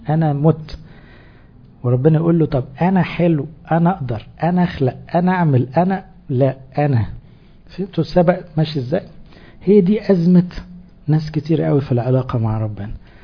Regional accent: Egypt; والحمد لله تربيتنا المصرية أقرب إلى تربية الفراعنة، بس احنا مش بنتعامل هنا كمصريين

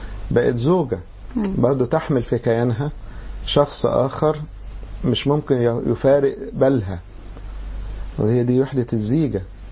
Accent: Egypt; عندنا في مصر

